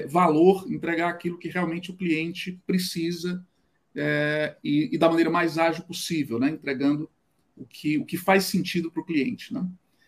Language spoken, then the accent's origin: Portuguese; Fortaleza, Ceará, Brazil; eu sou de Fortaleza, Ceará.